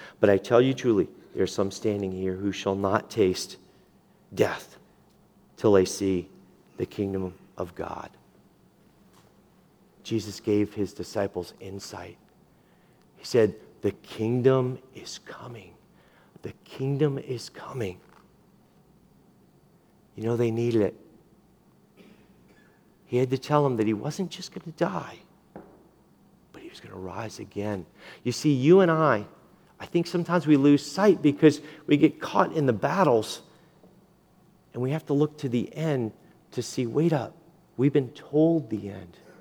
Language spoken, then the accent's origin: English; United States; I'm an American fighting man.